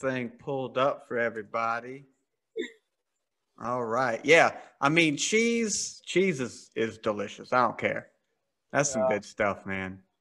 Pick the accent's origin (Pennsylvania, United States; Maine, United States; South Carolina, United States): South Carolina, United States; I'm from this, like I think I told you, I'm from South Carolina. So yeah. I'm from the south of the states.